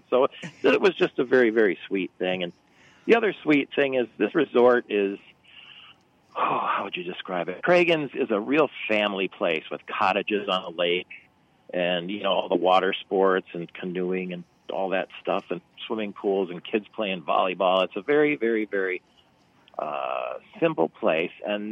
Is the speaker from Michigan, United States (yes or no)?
yes; Flint, Michigan, United States; Warwick Hills, where I grew up in Michigan, there in the Flint area